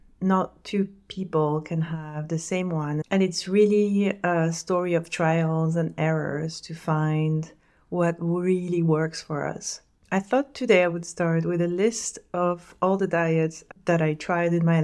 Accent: France; English is a second language; My grandma was a chef, my father was a chef. I come from France, the culture around food is incredible.

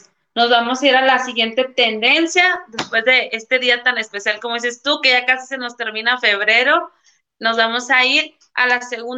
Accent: Mexico; La bandera es un símbolo que nos une y representa como mexicanos. ¡Viva México!

